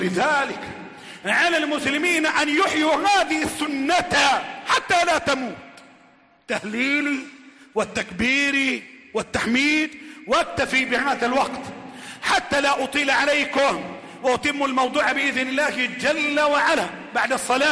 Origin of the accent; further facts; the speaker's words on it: Egypt; اللهم احفظ بلدنا مصر